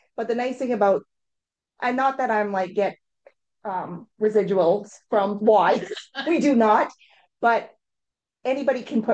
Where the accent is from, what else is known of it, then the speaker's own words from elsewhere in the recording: Canada; look at the exchange right now, it is better as a Canadian to go and withdraw money there